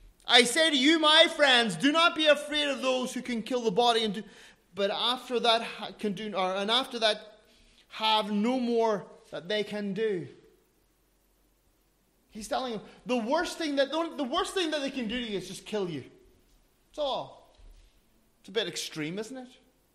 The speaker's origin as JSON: {"language": "English", "country": "Ireland", "lives_now": "Finland", "said": "as an Irishman"}